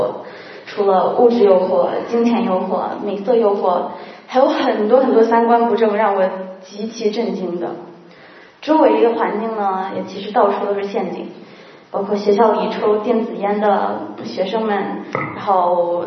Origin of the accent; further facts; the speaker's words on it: Beijing, China; 童年时期我生活在北京